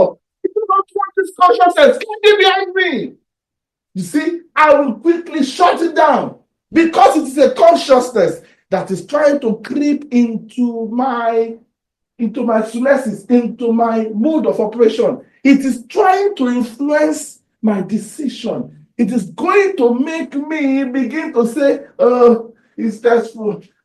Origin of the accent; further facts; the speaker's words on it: Southwest Nigeria, Nigeria; I grew up in Yoruba land